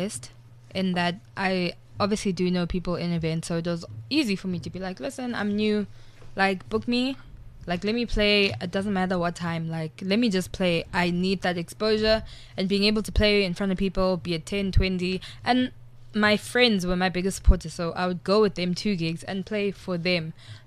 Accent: Durban, KwaZulu-Natal, South Africa; because I mean I'm from Durban, really. Yeah. Like originally I'm from Durban.

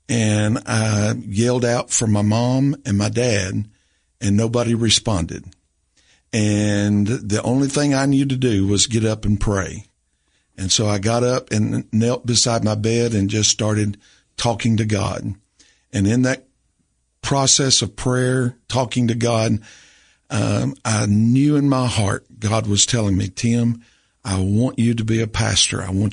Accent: Rome, Tennessee, United States; I grew up in Rome Baptist Church in Rome, Tennessee. That's where I made the commitment to be a pastor. We moved to Carthage area shortly after I was saved, along about 10 or 11 years old.

